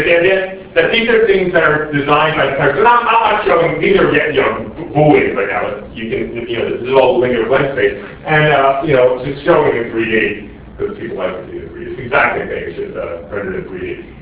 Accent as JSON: {"language": "English", "region": "New York", "country": "United States", "moved": "yes", "lives_now": "Germany", "said": "I'm from New York. I moved to Germany"}